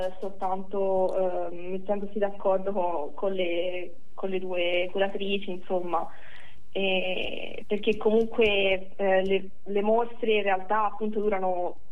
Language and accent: Italian; Prato, Tuscany, Italy; perché sono di Prato, ricordiamolo.